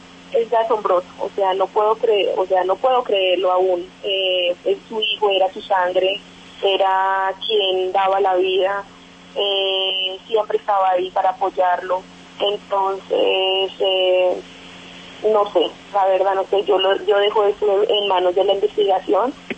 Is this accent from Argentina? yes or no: no; Colombia; como buen colombiano rebuscador en cualquier cosa